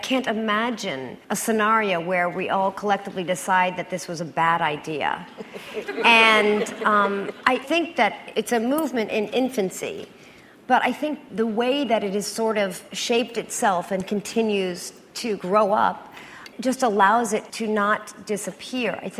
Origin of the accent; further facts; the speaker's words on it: New York, United States; Well, I spend very little time in Hollywood. I'm a New Yorker.